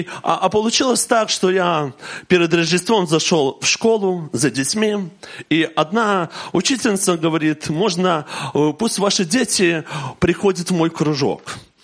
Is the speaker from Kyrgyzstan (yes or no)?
no; Belarus; moved away as an adult; now in Lithuania; я уеду с Беларуси. Знаете, в Литву я попал совсем случайно, просто поехал помолиться. Помолиться, это мне было 26 лет